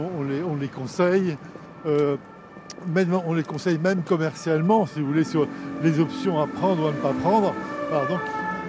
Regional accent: Paris, Île-de-France, France; Moi, je suis né en France, je suis français avant tout et parisien.

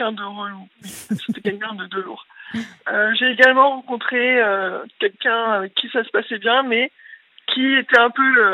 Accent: Paris, Île-de-France, France; Je viens de Paris et j'ai 33 ans.

